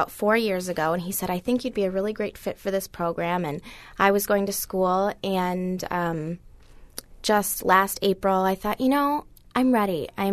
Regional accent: Minnesota, United States; I'm 22 years old, and I'm from Minnesota.

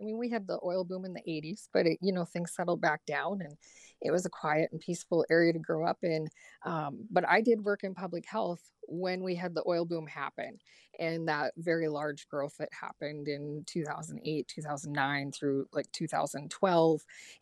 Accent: East Fairview, North Dakota, United States; also born or lived in Montana; Well, I grew up in East Fairview, which is a border town with Montana and North Dakota. So I grew up on the North Dakota side, but attended some of school on the Montana side.

